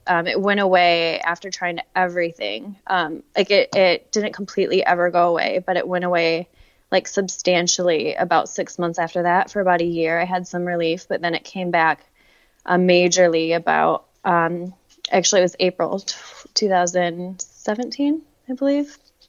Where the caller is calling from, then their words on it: Grand Haven, Michigan, United States; I am coming from West Michigan, Grand Haven to be exact.